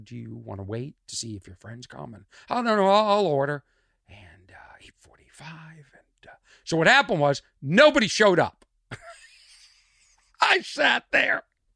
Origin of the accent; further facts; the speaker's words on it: Massachusetts, United States; accent: Boston; There's my Boston accent.